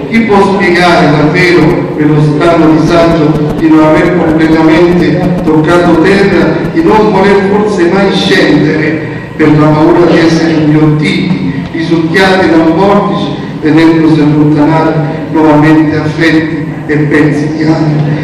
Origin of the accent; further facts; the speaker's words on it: Abruzzo, Italy; io vengo dalla terra d'Abruzzo